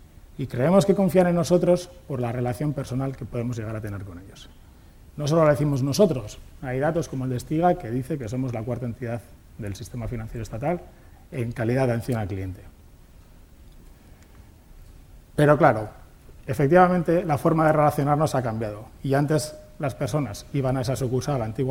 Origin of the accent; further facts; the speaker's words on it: Mondragón, Basque Country, Spain; vengo de Mondragón. Ya sabéis que se dice que en Mondragón somos más de hacer que de decir.